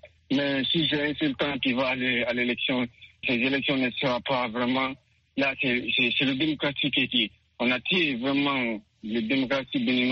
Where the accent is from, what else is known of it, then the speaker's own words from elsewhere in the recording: Guinea; Oui, parce que je suis de l'Afrique de l'Ouest. Avant tout d'abord, je suis de la Guinée-Conakry